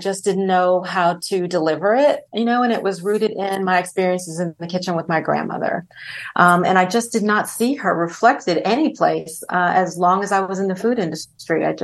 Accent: Los Angeles, California, United States; So I'm from Los Angeles

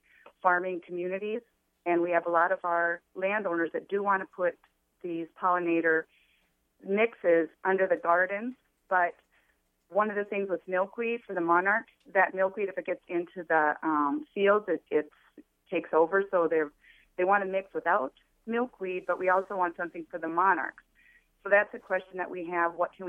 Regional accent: St. Charles, Minnesota, United States; Good morning. I'm from St. Charles, and we farm, and we also own a solar company.

